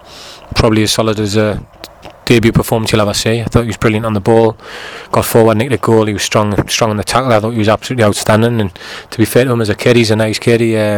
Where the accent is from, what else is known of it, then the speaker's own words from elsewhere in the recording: South Shields, North East England, United Kingdom; proud that I'm from South Shields, I've lived there all my life, love it.